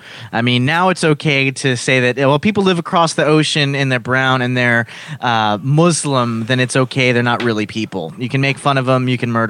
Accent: Utah, United States; Utah, yeah, because growing up in Utah, I remember we went to some dinosaur park and hearing about how Utah is the dino state or stuff like that.

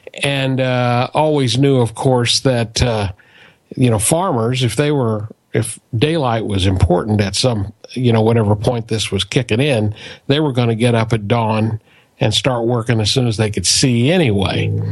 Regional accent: Midwest, United States; I grew up in the Midwest where everything's agricultural

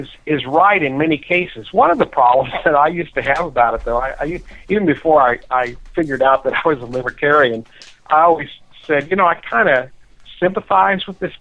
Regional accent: Jefferson City, Missouri, United States; They happen to be here in my hometown in Jefferson City.

